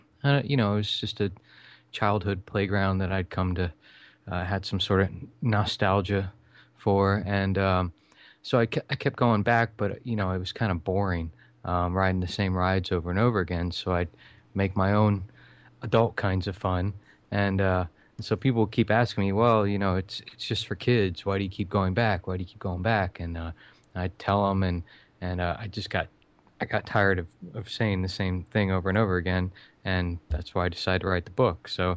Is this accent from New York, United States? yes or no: no; Florida, United States; moved away as an adult; I was born and raised in Florida, about an hour and a half from Disney, and we used to go there all the time.